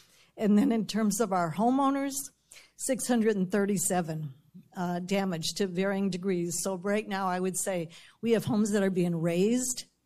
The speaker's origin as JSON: {"language": "English", "town": "Gulfport", "region": "Florida", "country": "United States", "said": "from Gulfport, Florida. We're 3 miles square. We're not on the Gulf. We are on the Boca Ciega Bay."}